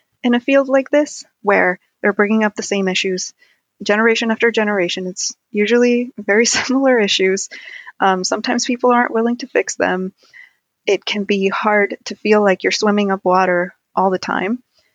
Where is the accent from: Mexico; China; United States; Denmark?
Mexico; Guadalajara, Jalisco; first language Spanish; English is a second language; I grew up in Guadalajara, Mexico.